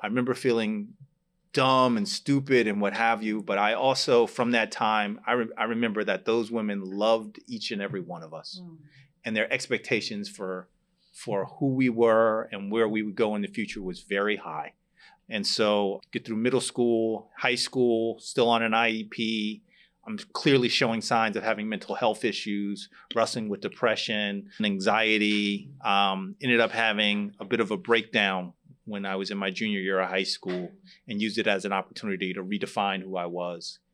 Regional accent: Franklin Township, New Jersey, United States; I am here from New Jersey, and actually you guys are in my hometown right now. I grew up in Franklin Township.

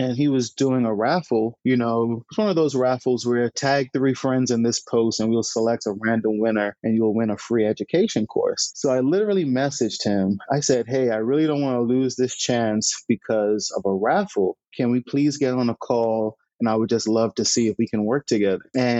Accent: Bahamas; So I was born and raised in the Bahamas. My caretaker was my grandmother

